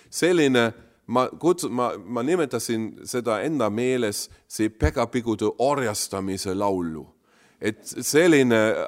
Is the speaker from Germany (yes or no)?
yes; Germany; accent: German; Estonian is a second language; Ma tean, et see kõlab hirmsasti, kuid mul on ju saksa aktsent ka veel